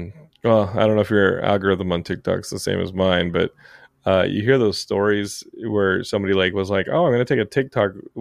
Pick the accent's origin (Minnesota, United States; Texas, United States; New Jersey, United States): Texas, United States; It respected me as a Texan.